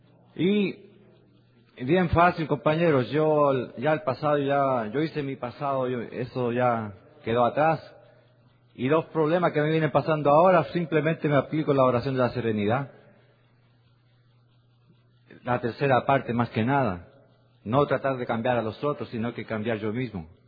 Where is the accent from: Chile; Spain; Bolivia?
Chile; Yo no soy mexicano, yo soy chileno.